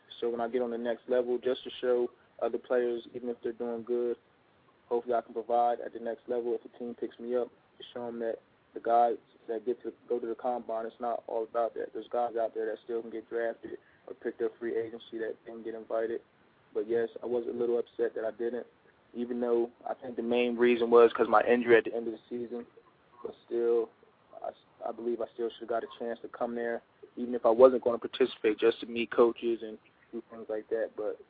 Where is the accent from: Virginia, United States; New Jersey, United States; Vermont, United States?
New Jersey, United States; Collingswood; Yes, I'm originally from Collinswood, New Jersey.